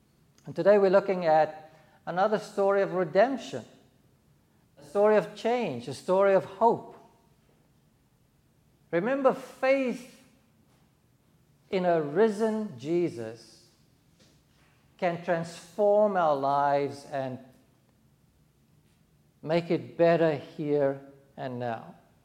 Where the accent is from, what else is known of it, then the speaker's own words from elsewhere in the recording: South Africa; So when I grew up in South Africa, there were about 12 different provinces.